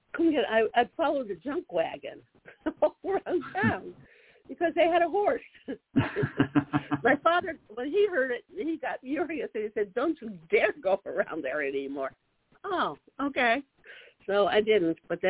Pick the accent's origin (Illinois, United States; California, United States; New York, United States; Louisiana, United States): New York, United States; Lynbrook; I grew up in Lynbrook, which is in Nassau County on Long Island.